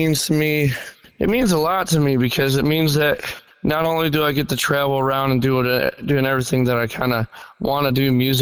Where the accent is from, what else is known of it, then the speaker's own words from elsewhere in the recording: Battle Creek, Michigan, United States; now in Lake City, United States; I am from Lake City, Michigan. That's currently where I reside. I grew up down in Battle Creek, Michigan.